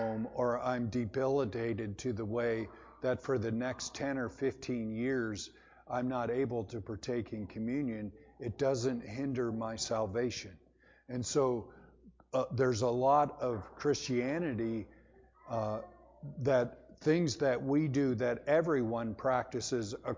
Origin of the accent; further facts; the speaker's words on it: Michigan, United States; When I was a young man, like 16, 17 years old, I don't know if there's anyone around here. I grew up in Michigan.